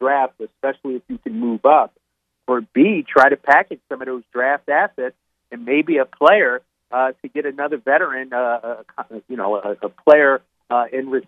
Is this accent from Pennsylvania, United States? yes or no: yes; Philadelphia, Pennsylvania, United States; You know, growing up in Philly, Rich, I didn't have those opportunities.